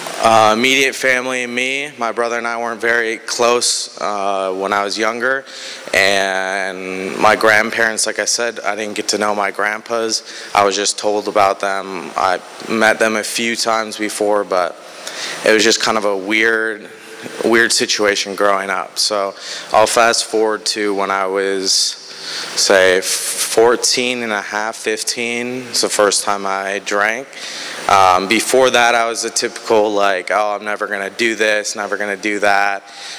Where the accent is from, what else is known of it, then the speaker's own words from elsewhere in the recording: Wisconsin, United States; born there; I was born in Wisconsin, and I grew up with two parents who didn't have any issues with substances